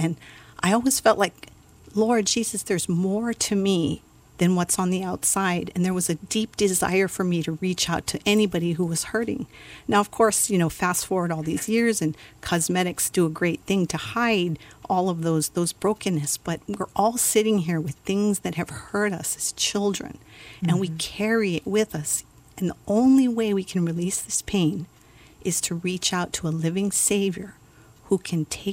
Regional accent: Hawaii, United States; And being Haole, growing up in Hawaii, that was back in the days when people would actually fear going to school on the last day of school

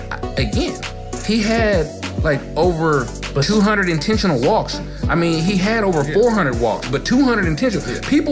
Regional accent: California, United States; Let's be real, because we're both from Northern California.

